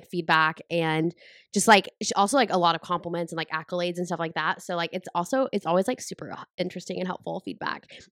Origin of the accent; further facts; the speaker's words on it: San Angelo, Texas, United States; the very first Survivor winner was from San Angelo, Texas, my hometown.